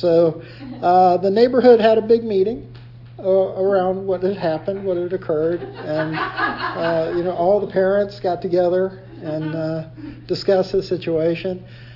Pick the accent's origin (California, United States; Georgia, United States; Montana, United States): Georgia, United States; Atlanta; also born or lived in Ohio; I'm from Atlanta, and I grew up in Atlanta, but I lived in Ohio for a short period of time.